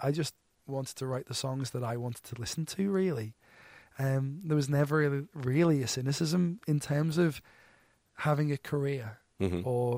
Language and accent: English; Liverpool, North West England, United Kingdom; obviously I'm really proud of my hometown, Liverpool